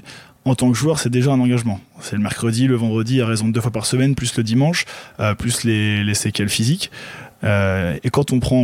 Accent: Royan, Nouvelle-Aquitaine, France; je suis né à Royan, j'ai toujours été à Royan

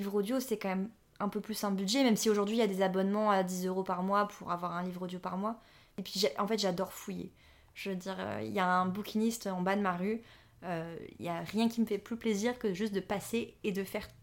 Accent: Lille, Hauts-de-France, France; Quand je suis rentrée à Lille après mes études, parce que je viens de Lille de base

